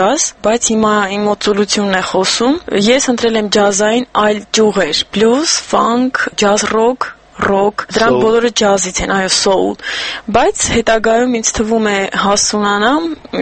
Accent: Vanadzor, Lori, Armenia; born there; Ես ծնունդով Հայաստանից եմ, իմ հայրական կողմը Թբիլիսը հայեր են, մայրական կողմս Մշեցի, բայց ես ծնվել եմ քաղաք Վանաձորում, Գիրովական։

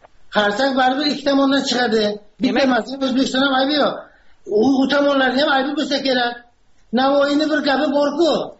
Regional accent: Samarkand, Samarqand Region, Uzbekistan; now in United States; Men Samarqanddan.

